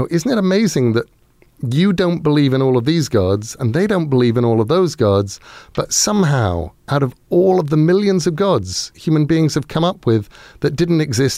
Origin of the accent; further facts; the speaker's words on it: South East England, United Kingdom; Sussex in England.